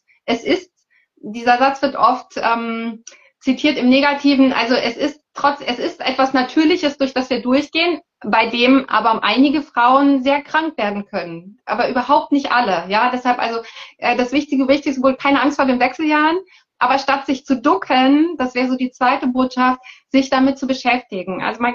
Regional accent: Hamburg, Germany; weil ich bin aus Hamburg und Hamburg ist heute ein dunkler Himmel.

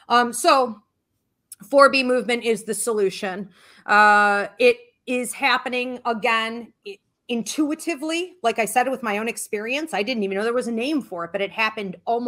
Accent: the South, United States; like in the South, for example, and I'm from the South originally. So like I've been back and forth there, you know, Savannah, Georgia, I mean, deep, right?

